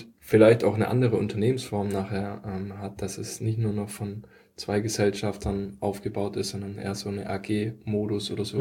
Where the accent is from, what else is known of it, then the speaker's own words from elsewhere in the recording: Stuttgart, Baden-Württemberg, Germany; weil natürlich auch die Rahmenbedingungen drumherum, jetzt zumindest bei uns in Stuttgart, relativ entspannt sind.